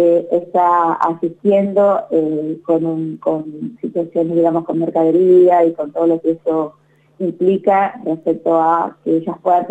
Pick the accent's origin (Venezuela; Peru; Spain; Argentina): Argentina; Chaco; now in Mar del Plata, Argentina; yo soy del Chaco, así que amo esta provincia, puntualmente hoy estoy viviendo en Mar del Plata, pero amo esta provincia y es una provincia con la cual tengo a mis familiares, mis padres